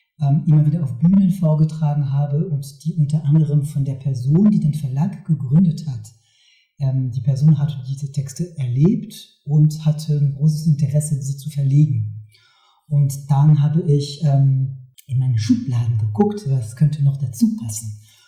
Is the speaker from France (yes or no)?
yes; France; German is a second language; moved away as an adult; now in Berlin, Germany; Ich bin in Frankreich geboren und dort aufgewachsen. Und als ich 20 war ungefähr, bin ich nach Deutschland gezogen.